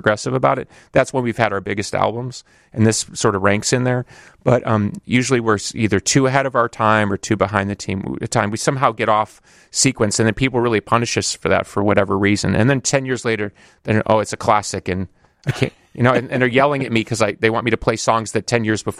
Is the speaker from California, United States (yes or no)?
no; Chicago, Illinois, United States; Look, I grew up in Chicago.